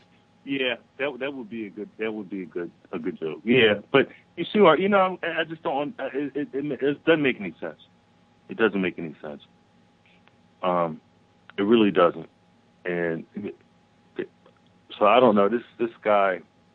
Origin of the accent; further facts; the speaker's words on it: Philadelphia, Pennsylvania, United States; I grew up in Philadelphia. I've been reading that paper and New York Times my whole life.